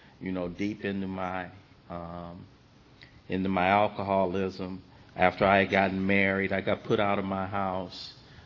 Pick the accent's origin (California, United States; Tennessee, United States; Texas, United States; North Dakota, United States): California, United States; Los Angeles; I'm from one of six boys. I grew up in South Central Los Angeles.